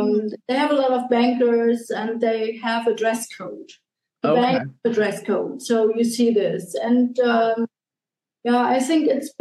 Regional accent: Germany; now in Switzerland; from Germany. There are a lot of people

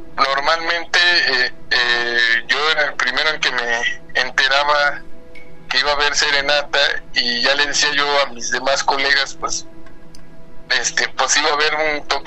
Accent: Veracruz, Mexico; now in Ciudad Juárez, Mexico; Yo soy de Veracruz.

